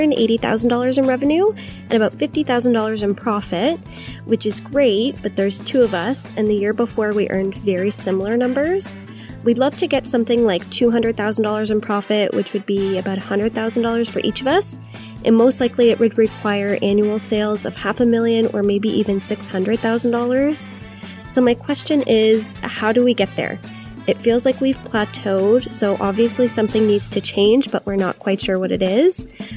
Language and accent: English; Naperville, Illinois, United States; I'm from Naperville, Illinois.